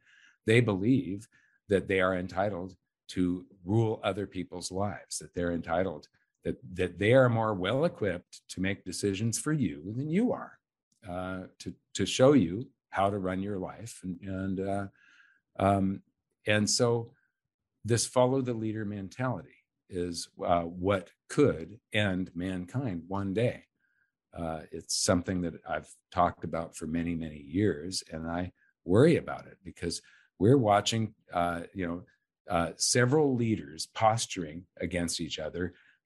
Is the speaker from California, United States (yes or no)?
yes; Los Angeles, California, United States; I come from Los Angeles, and there back in the 70s and 80s and so on